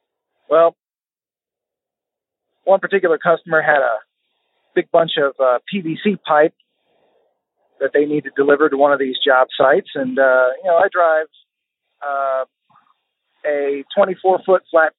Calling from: Austin, Texas, United States; Hey, Tony and Brian … I'm calling from Austin, Texas.

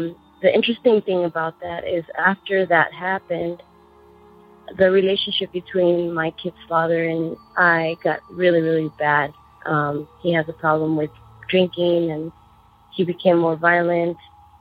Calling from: Tucson, Arizona, United States; Hi, this is … I'm calling from Tucson, Arizona.

